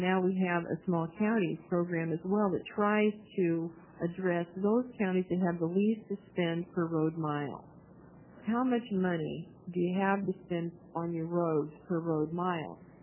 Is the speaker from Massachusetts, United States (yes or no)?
no; Oregon, United States; I'm from Oregon.